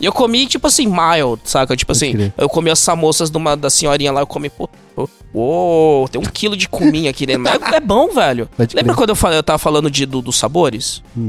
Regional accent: Brazil; Eu meto um PF, eu sou brasileiro, velho.

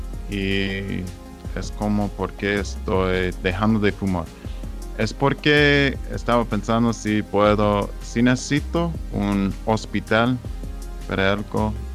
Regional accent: Minnesota, United States; Spanish is a second language; A Minnesota.

